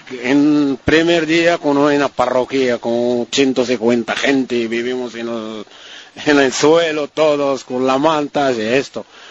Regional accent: Morocco; Spanish is a second language; Soy marroquí, de verdad estoy marroquí

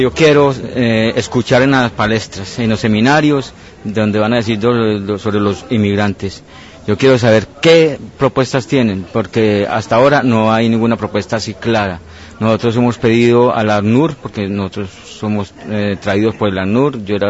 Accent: Colombia; now in Brazil; De Colombia.

